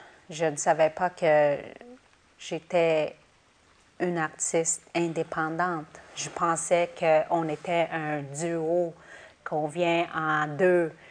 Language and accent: French; Canada; first language iu; French is a second language; J'écris beaucoup en inuktitut parce que c'est ma langue maternelle, puis c'est évidemment la langue que je suis très confortable d'utiliser.